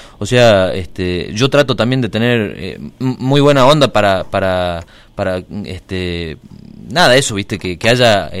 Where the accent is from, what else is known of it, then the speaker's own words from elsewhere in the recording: Coronel Moldes, Salta, Argentina; nosotros somos, además de Salta, somos del pueblo de Coronel Moldes, en Salta, que es donde está el dique Cabra Corral.